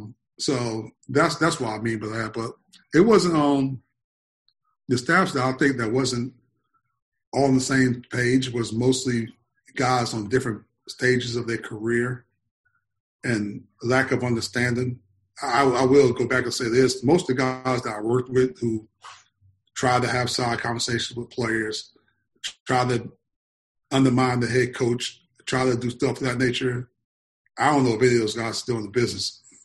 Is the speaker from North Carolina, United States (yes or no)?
yes; North Carolina, United States; people going to assume, because … from North Carolina, I'm going to get credit for it.